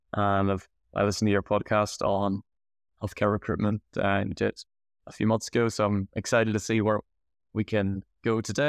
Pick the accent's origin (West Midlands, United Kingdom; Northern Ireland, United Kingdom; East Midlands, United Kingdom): Northern Ireland, United Kingdom; I'm from Northern Ireland in the UK, and I like salsa dance, and I speak Spanish.